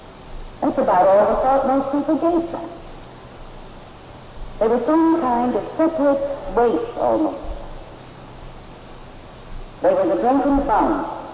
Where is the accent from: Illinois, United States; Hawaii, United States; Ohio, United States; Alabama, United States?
Illinois, United States; Chicago; I came from Chicago. That's where I was brought up. They were all down in West Madison Street.